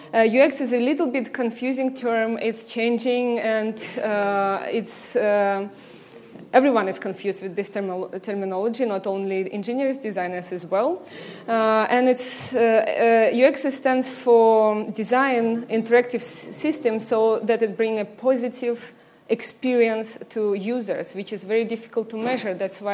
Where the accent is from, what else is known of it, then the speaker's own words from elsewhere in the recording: Seoul, South Korea; I came from Seoul, South Korea.